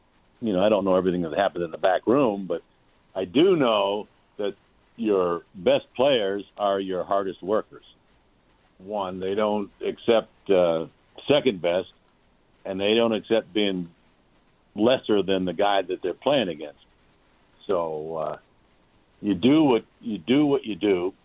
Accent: New Hampshire, United States; Well, you got to think, too, you know, I came from New Hampshire. My high school baseball season was 12 games.

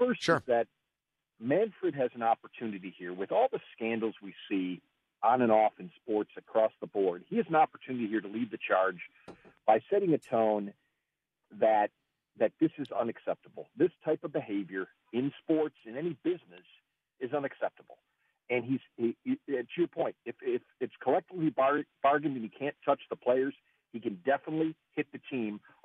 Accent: Houston, Texas, United States; And I'm originally from Houston, and I'm calling about this.

